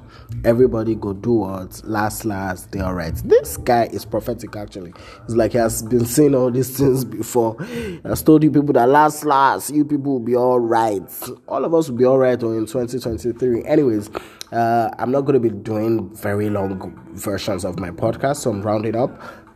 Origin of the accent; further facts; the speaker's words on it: Nigeria; also born or lived in United Kingdom; first of all, I'm a Nigerian. I love Nigeria. I want to be a Nigerian for the rest of my life.